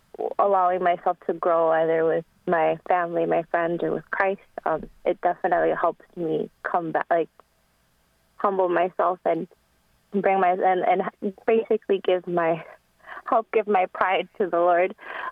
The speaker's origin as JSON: {"language": "English", "country": "Mexico", "said": "I'm Hispanic. I'm from Mexico"}